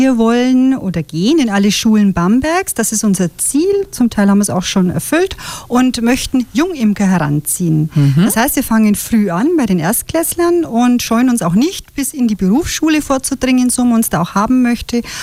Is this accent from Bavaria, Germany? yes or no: yes; Nuremberg, Bavaria, Germany; also born or lived in Fürth; Ja, und in Nürnberg aufgewachsen, ja.